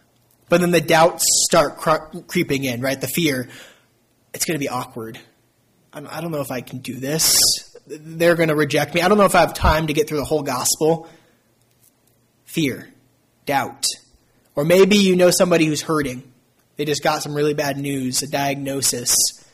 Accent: Virginia, United States; I'm from Virginia. We don't have Whataburger there.

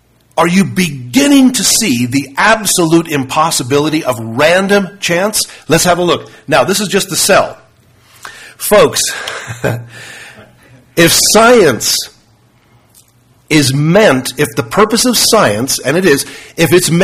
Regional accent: South Africa; When I was growing up in South Africa, our teachers would teach us that if something is alive, it can take in nourishment

